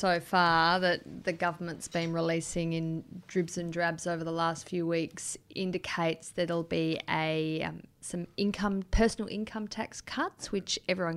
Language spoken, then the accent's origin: English; Australia; because I served as an Australian diplomat in Japan for several years